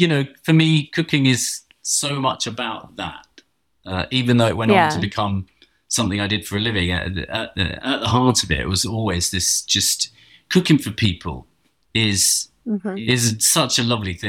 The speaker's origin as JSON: {"language": "English", "region": "London", "country": "United Kingdom", "accent": "posh English", "said": "God, you've got a really fucking posh English accent, haven't you? Are you from there? And I said, yeah, I'm from London."}